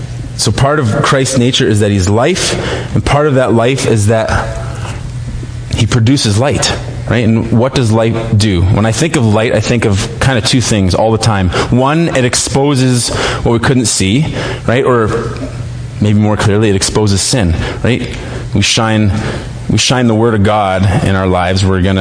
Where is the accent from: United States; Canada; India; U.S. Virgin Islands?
Canada; Manitoba; we grew up in a traveling family. Growing up in Manitoba, I had a ton of, well, all of my mom's side was in Montana and Idaho